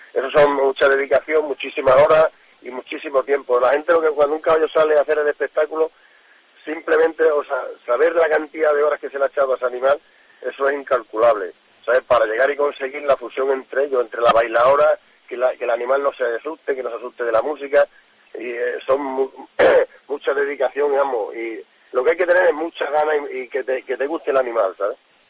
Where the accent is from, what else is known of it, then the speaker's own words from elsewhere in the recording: Malpartida, Extremadura, Spain; por eso lo queremos presentar ahí en mi pueblo, en Malpartida